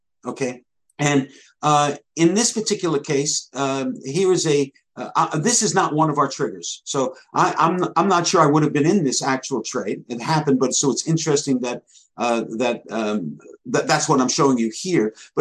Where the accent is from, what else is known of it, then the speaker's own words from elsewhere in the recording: New York, United States; born there; I was born in New York and I talk fast.